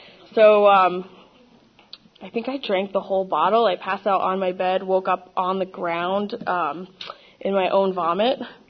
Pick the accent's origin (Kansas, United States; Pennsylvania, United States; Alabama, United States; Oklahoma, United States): Pennsylvania, United States; Pittsburgh; I grew up in Pittsburgh, Pennsylvania.